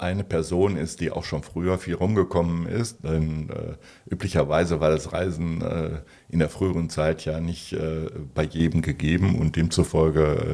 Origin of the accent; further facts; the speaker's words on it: Dinslaken, North Rhine-Westphalia, Germany; now in Drevenack, Germany; Ja, Dienstlaken ist nach wie vor meine Heimat. Ich wohne zwar in Drevenack, aber Drevenack ist ja nun nicht so weit.